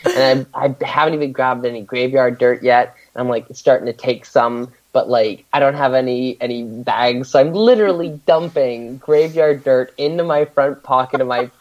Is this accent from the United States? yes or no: no; Canada; I briefly mentioned I grew up in like rural Canada, but my hometown was 3,000 people.